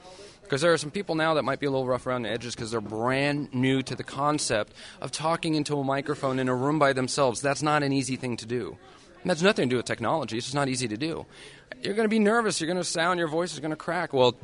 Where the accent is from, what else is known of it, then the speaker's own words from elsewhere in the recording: California, United States; I'm Californian, I guess, and I'm up here in a different place, so I have to be different.